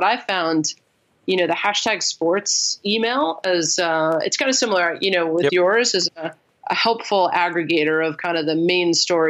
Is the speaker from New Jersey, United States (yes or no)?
yes; New Jersey, United States; I grew up in New Jersey. My dad took me to a Devils game